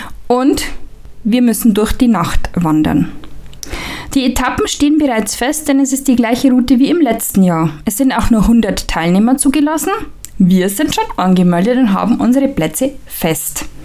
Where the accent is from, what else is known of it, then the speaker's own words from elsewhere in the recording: Sulzbach-Rosenberg, Bavaria, Germany; Man startet in Sulzbach-Rosenberg in meiner Heimatstadt